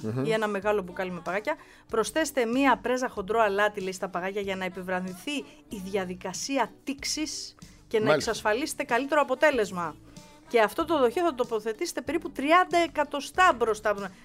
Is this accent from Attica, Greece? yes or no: yes; Petroupoli, Attica, Greece; Είμαι από Πετρούπολη